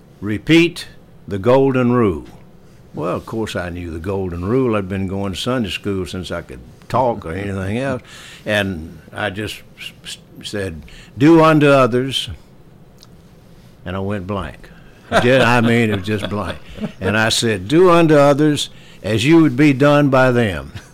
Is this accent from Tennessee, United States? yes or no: yes; Nashville, Tennessee, United States; also born or lived in Rutherford County; And so I grew up. I was born right here in Rutherford County. And we moved to Nashville, and so I grew up in Nashville.